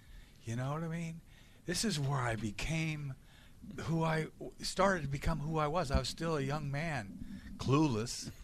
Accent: Boston, Massachusetts, United States; I'm a Red Sox. I love this place. I'm a New Englander. You know what I mean? I'm a Bostonian.

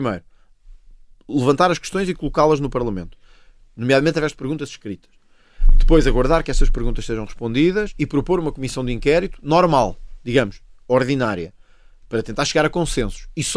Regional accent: Portugal; Agora, nós, como portugueses

